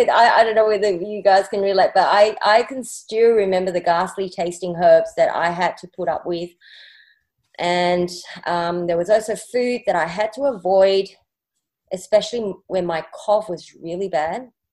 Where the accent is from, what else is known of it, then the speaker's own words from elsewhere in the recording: Singapore; I was born in Singapore and had my primary and secondary schooling there.